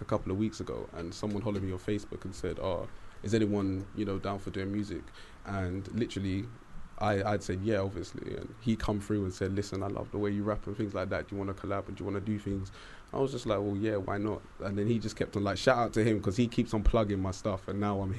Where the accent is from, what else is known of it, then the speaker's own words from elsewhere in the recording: Bedford, East of England, United Kingdom; now in Ipswich, United Kingdom; I'm originally from Bedford, but I'm repping Ipswich.